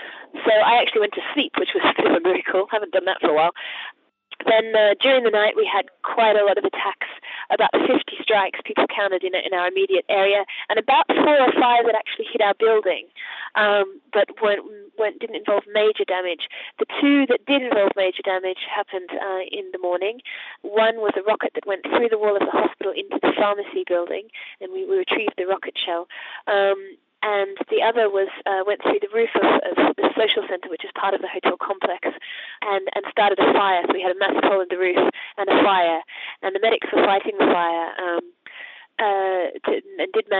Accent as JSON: {"language": "English", "country": "Australia", "said": "I'm from Australia."}